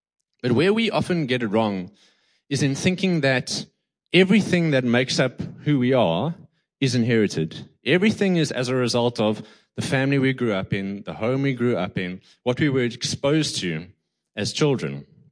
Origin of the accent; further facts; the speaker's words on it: United States; Sorry, I'm very American.